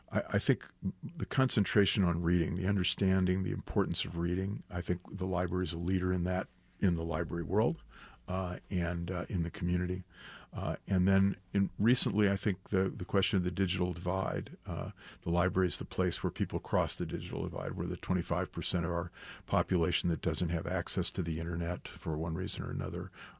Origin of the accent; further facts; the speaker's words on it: Missouri, United States; I like to say I'm a completely uncured Missouri ham.